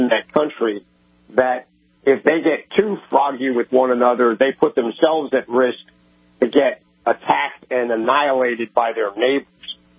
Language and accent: English; New York, United States; I grew up in New York.